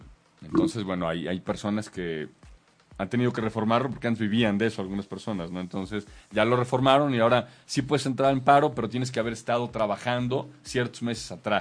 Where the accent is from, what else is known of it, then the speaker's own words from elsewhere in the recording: Catalonia, Spain; now in Mexico; y te lo dice un catalán, yo soy catalán